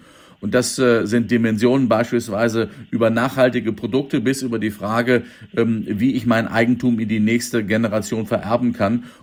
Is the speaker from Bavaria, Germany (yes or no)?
no; Minden, North Rhine-Westphalia, Germany; Aber wenn Sie mal meine Heimatstadt Minden angucken oder die ländlichen Kulturfördervereine, die Heimathäuser etc.